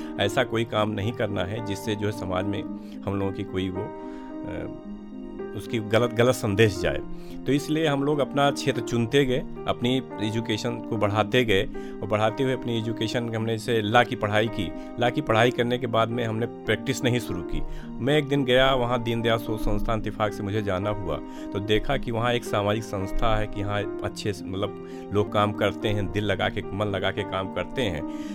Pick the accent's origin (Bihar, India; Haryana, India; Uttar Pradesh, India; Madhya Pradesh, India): Uttar Pradesh, India; Motiganj; गोंडा जनपद का निवासी हूँ और मेरी पैदाइश मोतीगंज एक ग्रामीण अंचल पड़ता है वहीं पे हुई।